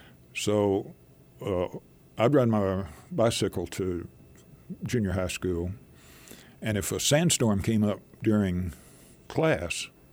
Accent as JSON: {"language": "English", "region": "Texas", "country": "United States", "tie": "born or raised there", "said": "And then I grew up in West Texas on the High Plains during the drought of the 1950s."}